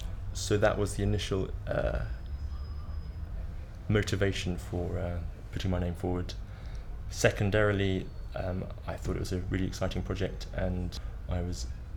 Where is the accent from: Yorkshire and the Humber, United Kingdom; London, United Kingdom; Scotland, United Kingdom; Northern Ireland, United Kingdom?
London, United Kingdom; born there; I am 30 years old, and I was born in London.